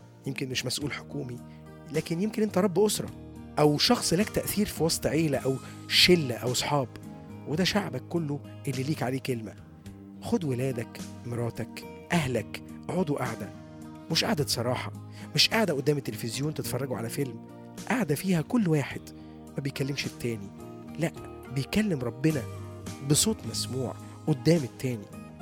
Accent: Egypt; مفروض كمصريين كمان كلنا نقدم توبة

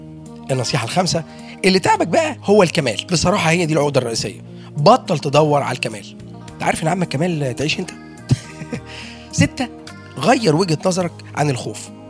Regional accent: Egypt; احنا بقى كمصريين لما بنتكلم عن الدماغ من حقنا نقول عليها اللي احنا عايزينه

